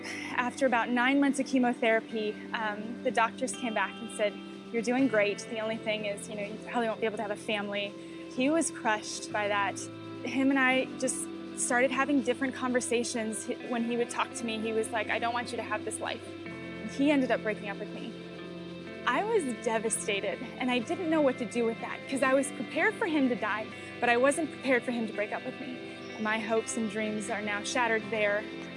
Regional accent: Chicago, Illinois, United States; I grew up in Chicago. I had a great relationship with my mom.

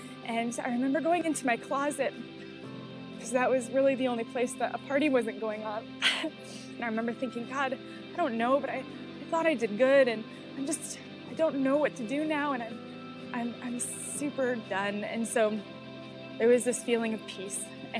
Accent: Chicago, Illinois, United States; I grew up in Chicago. I had a great relationship with my mom.

